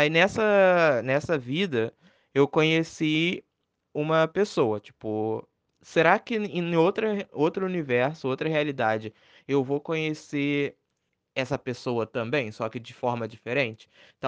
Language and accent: Portuguese; Brazil; born there; aqui nessa realidade eu tô nasci no Brasil, né?